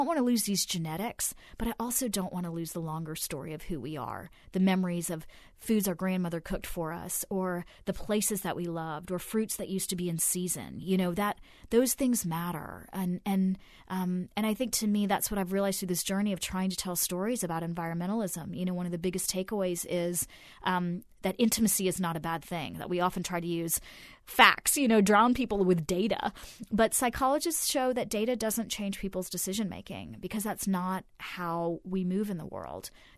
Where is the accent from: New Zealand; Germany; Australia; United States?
Germany; born there; first language Hindi; English is a second language; I go back and forth to India my whole life. I was born in Germany, but the very first language I spoke was Hindi, actually, as a toddler.